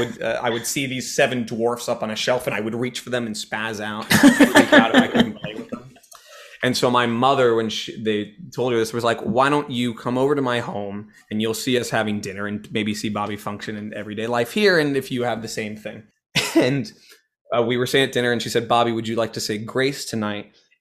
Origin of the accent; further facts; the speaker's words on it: San Francisco, California, United States; But I'm from San Francisco, the Bay